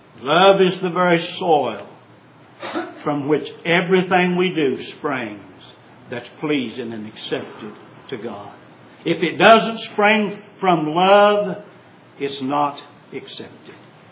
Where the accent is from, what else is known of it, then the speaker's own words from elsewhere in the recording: Tennessee, United States; We had, when I was lived in Tennessee, I was raised on the Cumberland Plateau just north of Crossville.